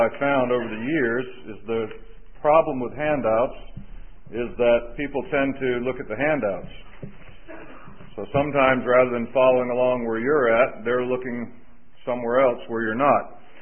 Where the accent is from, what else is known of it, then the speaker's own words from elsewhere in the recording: Jacksonville, Florida, United States; I'm from North Florida, Jacksonville, originally, and have lived in the Central Florida area now for about 12 years.